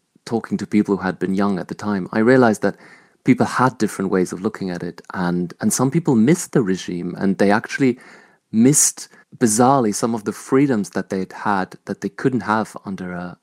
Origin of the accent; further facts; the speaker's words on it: Germany; when I was growing up in Germany, this was mostly in the 90s